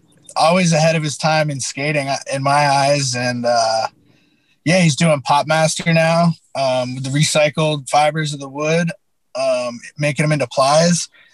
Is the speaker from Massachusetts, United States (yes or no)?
yes; Cape Cod, Massachusetts, United States; now in New York, United States; Yep. I grew up in Cape Cod. I started going to Boston when I was like around 14 or so.